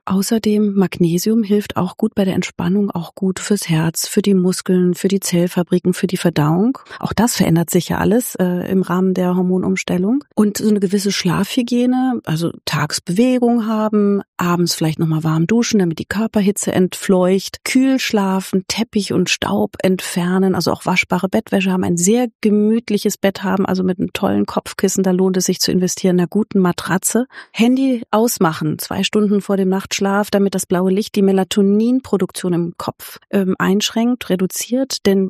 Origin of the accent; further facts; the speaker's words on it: Berlin, Germany; ich komme aus Berlin jetzt